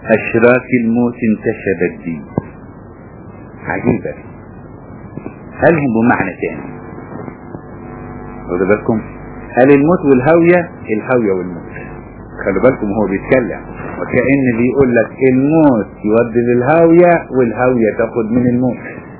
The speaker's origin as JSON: {"language": "Arabic", "country": "Egypt", "said": "لان لما بينزل سيول يمكن شفته لما نزل عندنا في مصر"}